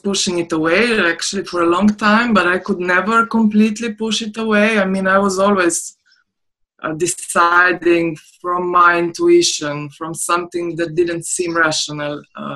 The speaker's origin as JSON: {"language": "English", "country": "Slovenia", "said": "We are both from Slovenia. So, and both we are approximately the same age. And so we were growing up in ex-Yugoslavia, which was a socialist country."}